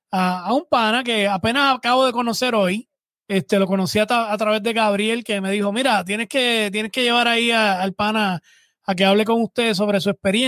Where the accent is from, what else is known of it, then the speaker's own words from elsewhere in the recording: Puerto Rico; Pero como todo boricua, siempre cogió las cosas, ¿verdad? Con el mejor de los ánimos y el chiste que normalmente nosotros siempre tenemos.